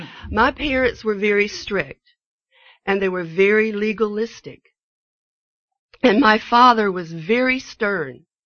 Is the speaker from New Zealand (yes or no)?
no; Virginia, United States; I grew up, we're both from the East Coast, of course. I grew up in the western part of the state of Virginia in a coal mining community.